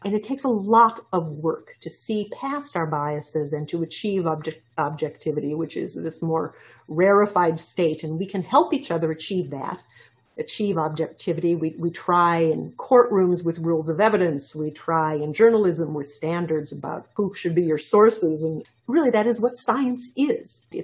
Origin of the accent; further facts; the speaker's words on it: Minnesota, United States; the coal industry brought to my home state of Minnesota to testify